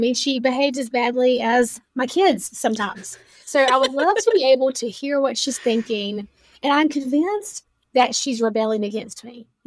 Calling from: High Point, North Carolina, United States; I am in High Point, North Carolina.

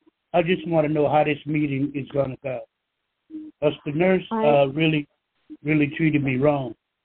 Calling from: Georgia, United States; I'm calling from Georgia.

